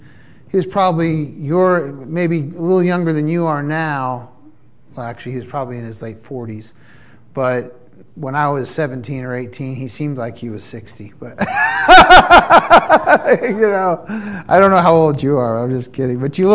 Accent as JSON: {"language": "English", "region": "Massachusetts", "country": "United States", "said": "I'm from Massachusetts, but I got here as quick as I could."}